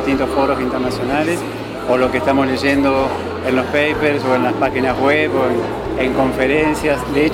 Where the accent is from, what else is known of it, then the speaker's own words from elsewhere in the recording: Argentina; de Argentina, soy profesor universitario de marketing y de estrategia.